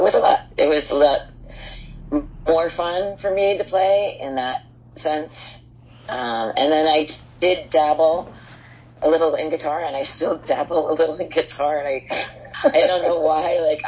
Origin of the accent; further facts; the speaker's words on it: Hoboken, New Jersey, United States; I grew up in Hoboken in New Jersey, so we had a piano.